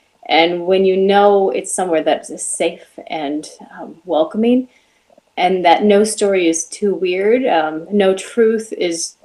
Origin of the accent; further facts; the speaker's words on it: Davis, California, United States; a small business in my hometown of Davis, California.